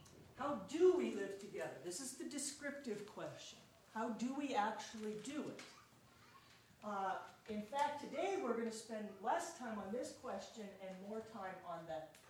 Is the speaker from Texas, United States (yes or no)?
no; Sioux Falls, South Dakota, United States; I am from Sioux Falls, South Dakota. I teach at Augustana College in Sioux Falls.